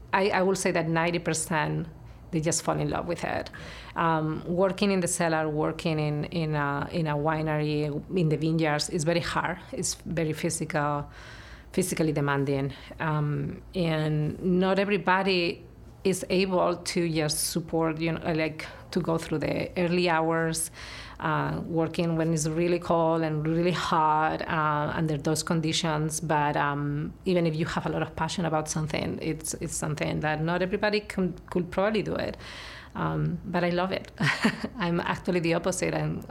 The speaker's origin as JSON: {"language": "English", "country": "Spain", "said": "I come from Europe. I'm originally from Spain, and I grew up in a very Catholic family."}